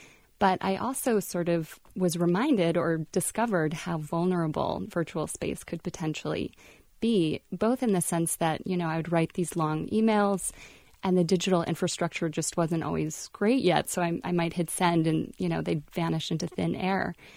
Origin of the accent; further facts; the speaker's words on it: Durham, North Carolina, United States; I grew up here in Durham and my grandparents were just down the street.